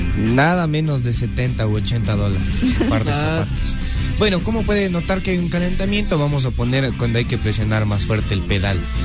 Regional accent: Ecuador; Así somos los ecuatorianos.

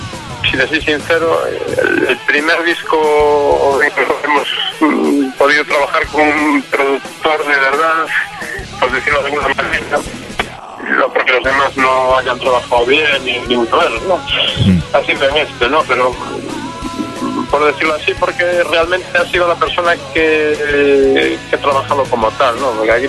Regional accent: Vigo, Galicia, Spain; Pues nada, venimos desde Vigo, Galicia

